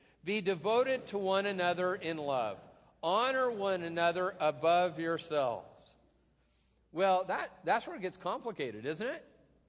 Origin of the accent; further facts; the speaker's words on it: Tacoma, Washington, United States; I am from Tacoma.